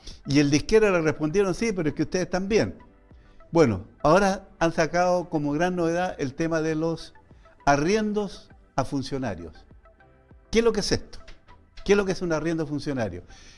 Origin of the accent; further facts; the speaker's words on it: Antofagasta, Chile; born there; Que yo no soy de Iquique, yo no soy nacido de Iquique, yo soy nacido en Antofagasta.